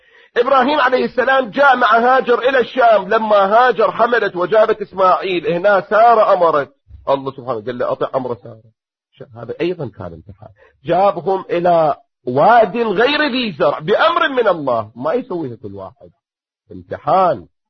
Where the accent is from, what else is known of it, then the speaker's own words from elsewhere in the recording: Iraq; انا مسفر من العراق لكن سندي قاعد قدامك، هاي ارض التسفيرات